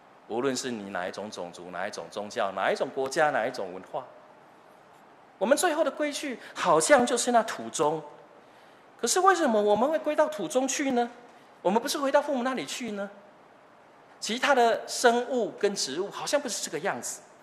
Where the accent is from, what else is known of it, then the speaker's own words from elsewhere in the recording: Chiayi, Chiayi City, Taiwan; 我是从嘉义市来的。如果我到国外去，我当然不会讲嘉义市，因为人家根本不知道嘉义在哪里。我会说我是从台湾来的。